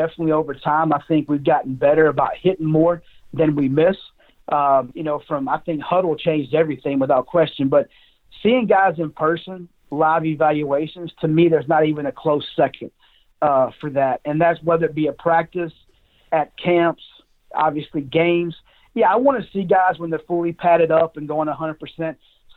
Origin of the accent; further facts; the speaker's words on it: Georgia, United States; So I get to cover, you know, obviously my home state, Georgia